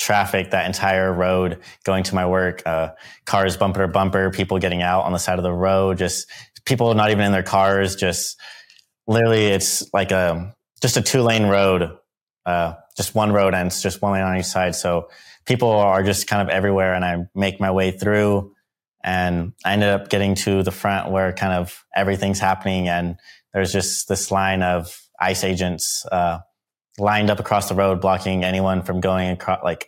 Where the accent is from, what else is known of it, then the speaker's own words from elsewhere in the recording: Ventura, California, United States; I was born and raised here in Ventura, California. Grew up here my entire life